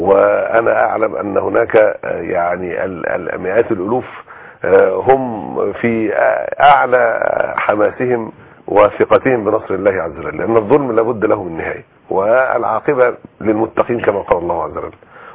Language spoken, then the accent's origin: Arabic; Egypt; عندنا في مصر في حملة أمة واحدة تقوم برعاية أكثر من 600 أسرة